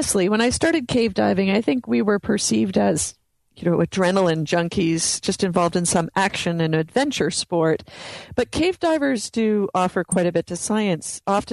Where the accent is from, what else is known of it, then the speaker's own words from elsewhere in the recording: Canada; But growing up in Canada, it didn't seem like either astronaut school or or diving school was going to be in my future